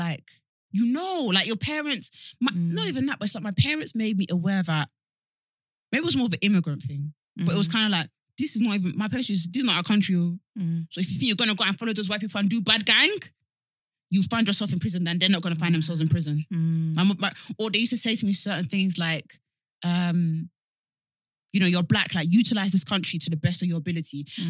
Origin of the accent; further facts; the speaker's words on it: London, United Kingdom; And maybe it was because I came from East London, where it was like very diverse. And I came to Essex